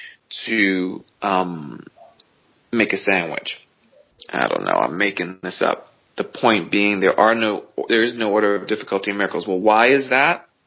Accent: Bronx, New York, United States; But I grew up in the Bronx. I'm not going to pretend like I grew up like really poor and without nothing

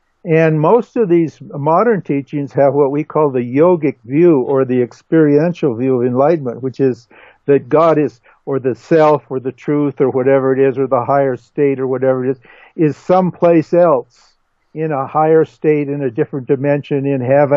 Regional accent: United States; I'm an American, and I had the advantage of actually hearing these teachings

